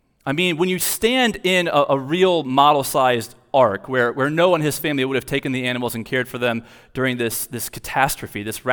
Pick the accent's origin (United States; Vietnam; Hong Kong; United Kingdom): United States; Florida; listen, dude, we're from South Florida, right? We're still adjusting.